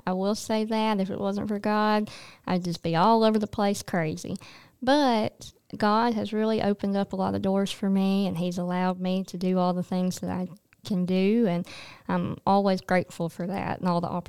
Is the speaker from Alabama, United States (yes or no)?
yes; Sylacauga, Alabama, United States; Well, I am from Sylacauga and B.B. Comer alumni.